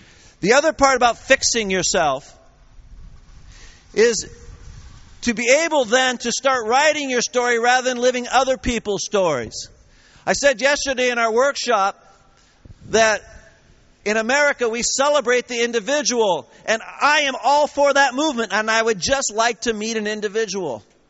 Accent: United States; I said, well, yes, I'm from the United States.

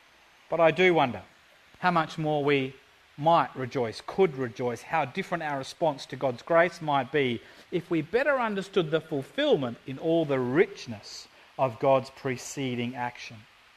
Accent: Longwood, Victoria, Australia; I grew up in Longwood, not far from here.

